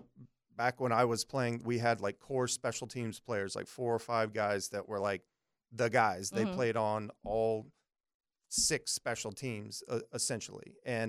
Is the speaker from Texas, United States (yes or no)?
yes; Texas, United States; it's very similar to where I grew up in Texas and went to school in Louisiana.